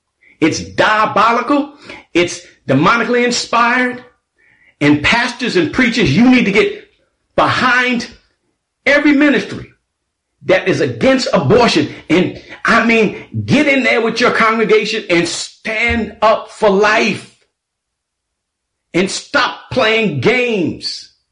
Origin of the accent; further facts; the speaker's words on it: New York City, New York, United States; I was raised in New York City. Back in the 60s when we had to use this and not a gun, I can handle myself.